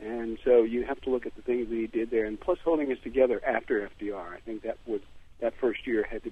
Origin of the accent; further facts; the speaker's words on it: Kansas City, Missouri, United States; I'm from Kansas City, Missouri, and of course I'd have to say Harry Truman